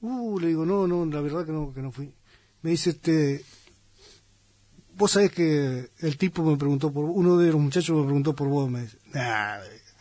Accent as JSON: {"language": "Spanish", "region": "Buenos Aires", "country": "Argentina", "tie": "born there", "lives_now": "Gualeguaychú, Argentina", "said": "yo por eso nací en Buenos Aires, nací en Capital. Ajá. Porque ellos vivían en ese momento en Capital."}